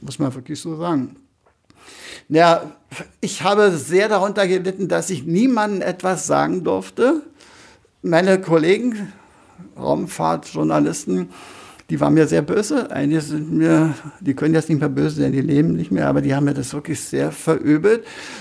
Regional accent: East Germany, Germany; Wir durften uns ja in dem Sinne nicht als Deutsche bezeichnen, wir waren DDR-Bürger.

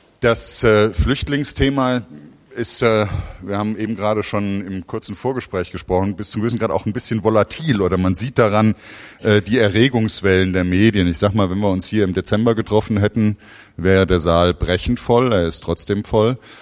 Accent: Hesse, Germany; Zakia Schlihi ist, wie ich, Hessin. Wir sind beide aus Hessen.

